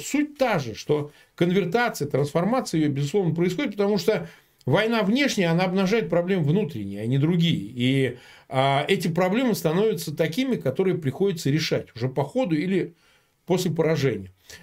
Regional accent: Samara, Samara Oblast, Russia; я сам родом из Самары

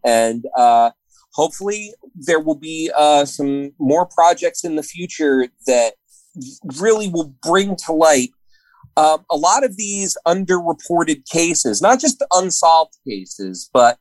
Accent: Clark, New Jersey, United States; I certainly heard rumors like that growing up in New Jersey as a kid. You know, we weren't allowed to trick or treat anywhere near the golf course in Clark, New Jersey

